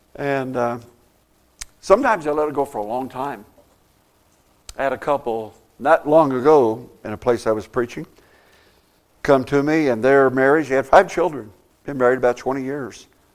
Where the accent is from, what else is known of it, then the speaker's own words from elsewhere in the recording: Indiana, United States; I grew up in Indiana. It was an Indianapolis Star